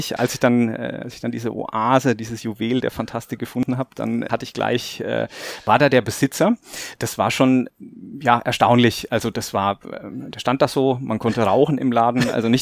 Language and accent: German; Marktheidenfeld, Bavaria, Germany; Ich komme aus Marktheidenfeld, das lange ja als Baustelle zwischen Frankfurt und Würzburg bekannt war.